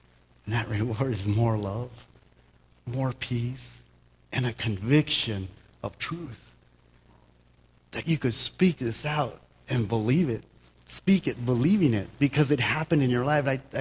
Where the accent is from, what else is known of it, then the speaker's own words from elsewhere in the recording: Toppenish, Washington, United States; And I grew up in Toppenish